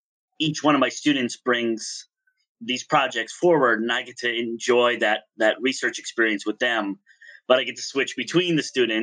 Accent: Pennsylvania, United States; I grew up in a really rural area. I grew up in Susquehanna County, Pennsylvania, which is the most northeast corner of Pennsylvania, the county with the most dirt roads of any county in Pennsylvania.

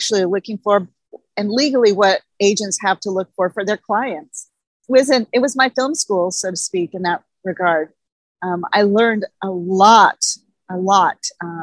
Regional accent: Ontario, California, United States; I grew up in Ontario, California, and that's a small little town in the Inland Empire.

